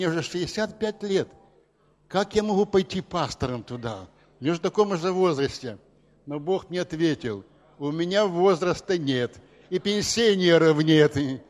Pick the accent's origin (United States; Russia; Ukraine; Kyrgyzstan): Ukraine; Kyiv; now in Vatutine, Ukraine; мы сами киевляне, коренные киевляне. У нас есть трехкомнатная квартира на Березняках.